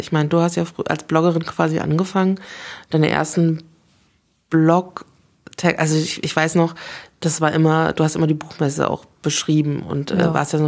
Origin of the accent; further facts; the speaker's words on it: Frankfurt, Hesse, Germany; für mich als Frankfurterin fühlt sie sich immer sehr ähnlich an.